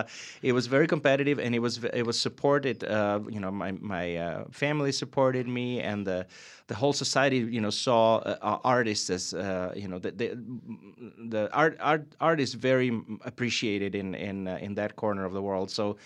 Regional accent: Czechia; I grew up in Czechoslovakia, and even there behind the Iron Curtain, we did hear some of these songs

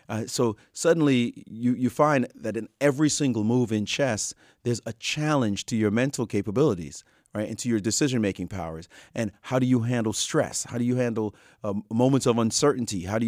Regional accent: Brooklyn, New York, United States; When I was young, growing up in Brooklyn, Brownsville, Brooklyn, you know, never ran, never will, Brownsville, Brooklyn

